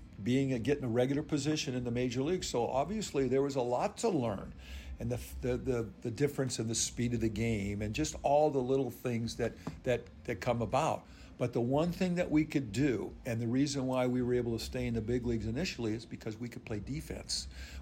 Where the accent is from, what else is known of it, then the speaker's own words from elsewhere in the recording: San Diego, California, United States; even though I'm a San Diegan. I'm from California, but I enjoyed coming to Florida.